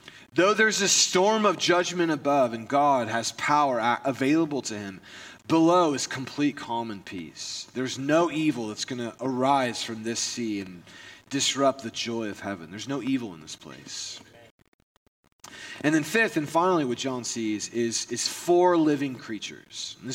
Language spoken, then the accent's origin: English; Indiana, United States; Now, growing up in Indiana, I've been around thunderstorms my whole life.